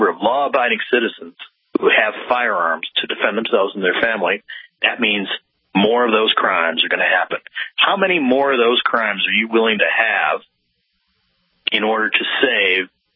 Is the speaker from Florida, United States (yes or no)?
no; St. Louis, Missouri, United States; I hate to say my hometown of St. Louis is one of those places too.